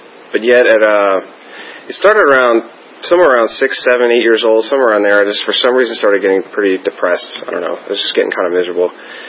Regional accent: McLean, Virginia, United States; But I grew up in McLean. I mean, I lived a few different places when I was real young, but most of my life was spent living in McLean, Virginia

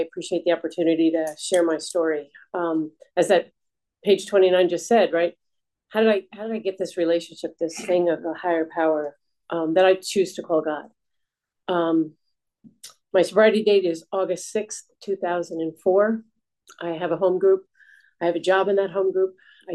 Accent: New York, United States; there's five of us in my family. We grew up in New York.

